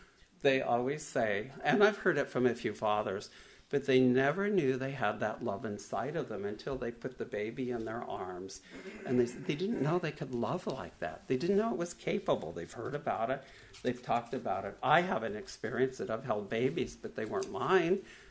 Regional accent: Ramona, California, United States; And growing up in Ramona a little bit, as Millie did, it was we had 3 acres, and it was small back then.

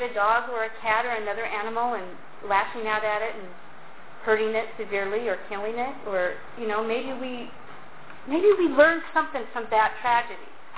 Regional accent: Montana, United States; I realized growing up in Montana, I had seen elephants and giraffes because I've been to the San Diego Zoo.

